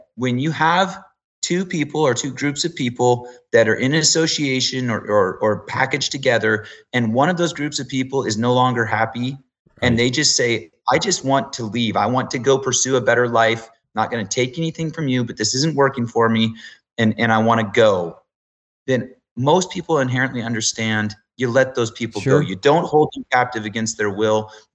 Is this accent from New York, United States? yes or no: no; Oregon, United States; I've lived my whole life here. I was born and raised in Oregon. I've lived on the east side. I've lived on the west side. I was born in Southern Oregon.